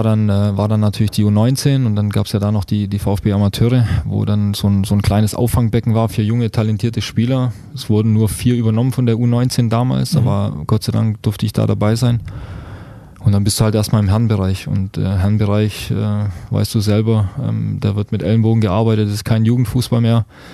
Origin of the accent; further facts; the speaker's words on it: Nersingen, Bavaria, Germany; das ist gute 10 Kilometer von Ulm entfernt. Bin ich aufgewachsen, beziehungsweise in Nersingen bin ich aufgewachsen